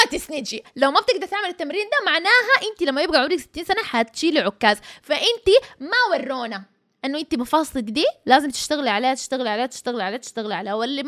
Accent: Sudan; accent: Sudanese; ما عاوزه اتكلم مصري ولا اي شيء يا زول، بتكلم سوداني ساي

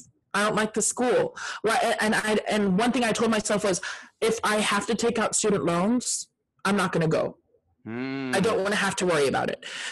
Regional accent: San Antonio, Texas, United States; it was in season 12 when they did auditions in San Antonio. I said, I'm only going to audition if they do auditions in my hometown again.

